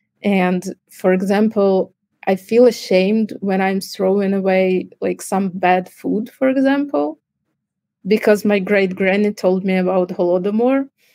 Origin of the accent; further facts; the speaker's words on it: Ukraine; And when she heard that I'm from Ukraine, and of course she knew what was going on